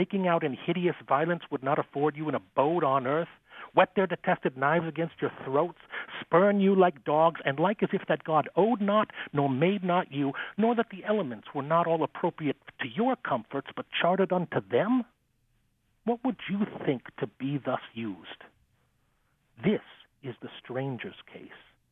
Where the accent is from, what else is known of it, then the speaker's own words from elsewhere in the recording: Rochester, New York, United States; And I grew up in Rochester, New York, and we had the opportunity to go to Stratford, Ontario, every year